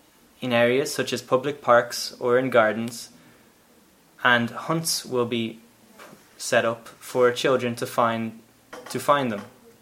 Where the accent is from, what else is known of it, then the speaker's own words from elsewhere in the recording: Dublin, Leinster, Ireland; I'm from Dublin in Ireland.